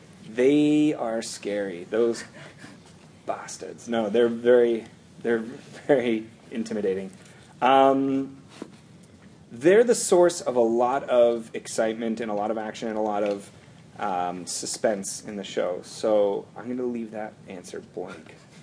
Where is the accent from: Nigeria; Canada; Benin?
Canada; Of course, I'm a Canadian myself.